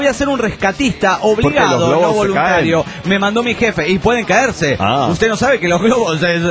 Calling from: Costa Rica; Soy el virus de Costa Rica.

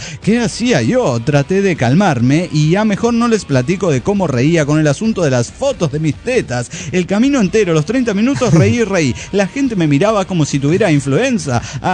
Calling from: Mexico City, Mexico; del Distrito Federal.

